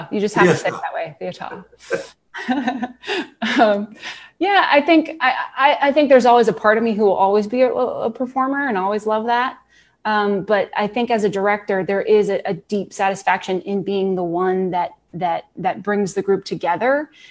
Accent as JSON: {"language": "English", "town": "Cincinnati", "region": "Ohio", "country": "United States", "said": "I am originally from Cincinnati, Ohio."}